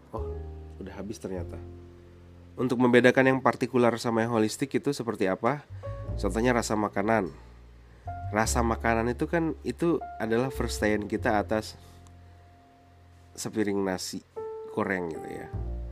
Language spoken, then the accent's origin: Indonesian; West Nusa Tenggara, Indonesia; saya orang Lombok yang berkebutuhan untuk tahu jati diri saya